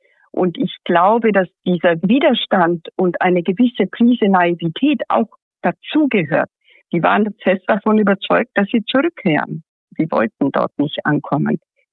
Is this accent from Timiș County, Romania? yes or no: yes; Timișoara, Timiș County, Romania; Also Temes war, meine Heimatstadt, war schon immer ein Schmelztiegel. Man hat zu Hause vielleicht einen Dialekt gesprochen, in der Straßenbahn Josefstädtlerisch und dann Hochdeutsch in der Schule.